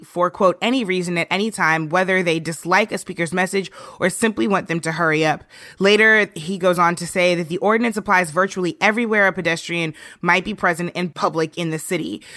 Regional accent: St. Louis, Missouri, United States; There was some more good news in the world of policing and the people this week in my hometown of St. Louis.

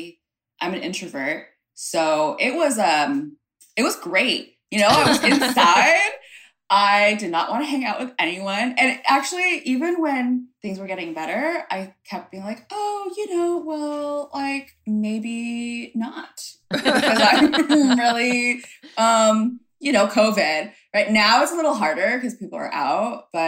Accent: United States; so I'm Vietnamese American

